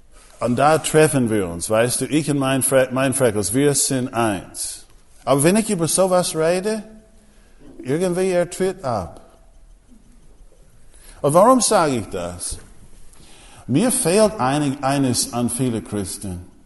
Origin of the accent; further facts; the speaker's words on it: United States; bin Amerikaner und ich sage, ich hätte gerne einen Hamburger.